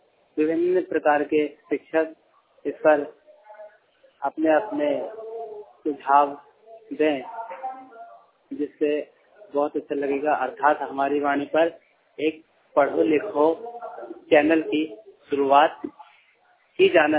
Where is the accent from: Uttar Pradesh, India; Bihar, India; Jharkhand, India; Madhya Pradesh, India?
Madhya Pradesh, India; Vidisha; और मैं जिला विदिशा से हूँ।